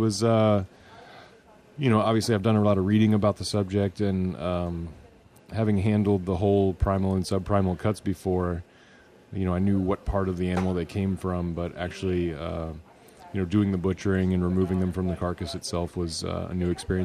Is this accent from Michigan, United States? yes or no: no; Pensacola, Florida, United States; also born or lived in Opelika, Alabama; I did grow up in the South. I was born in Opelika, Alabama. My parents lived in Auburn, and we moved to Pensacola, Florida shortly thereafter that.